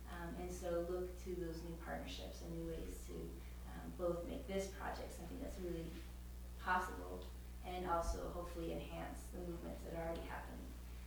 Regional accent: Washington, United States; also born or lived in Oregon; why I'm so excited to be back in Washington is my hometown, my home state.

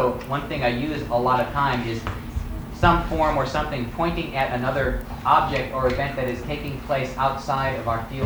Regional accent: Chicago, Illinois, United States; And since I came from Chicago and my work is similar in some ways, I'm often compared to them.

